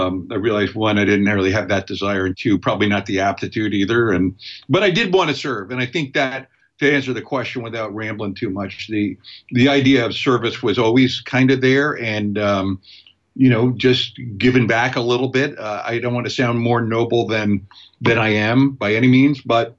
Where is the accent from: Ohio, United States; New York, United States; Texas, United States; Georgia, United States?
New York, United States; moved away; Okay, yeah, I'm a native New Yorker. I was born on the South Shore of Long Island truth be told, 1966, 52 years old. So, yeah, I was a suburban New York kid, youngest of four children